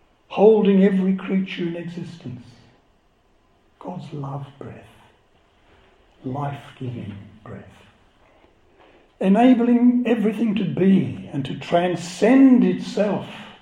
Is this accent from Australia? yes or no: yes; Australia; If you're not embarrassed by being an Australian, I don't know what you're reading or who you're watching